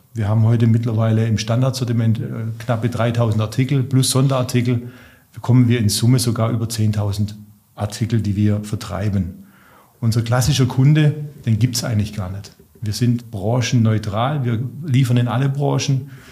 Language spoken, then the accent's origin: German; Baden-Württemberg, Germany; accent: Swabian; Sie hören es ja unweigerlich in meinem Dialekt, wurde ich dann 40 Jahre alt und dann wird der Schwabe gescheit, sagt man ja so schön.